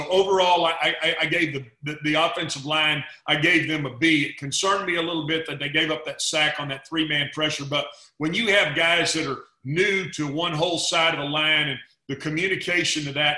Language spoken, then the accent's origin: English; Texas, United States; accent: Texas; I can't pronounce his name with my Texas accent